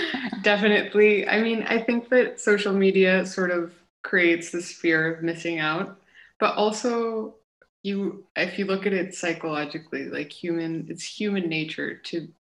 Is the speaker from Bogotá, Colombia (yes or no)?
yes; Bogota, Bogotá, Colombia; now in Montreal, Canada; My pronouns are she and her. I am from Bogota, Colombia. I'm an artist and curator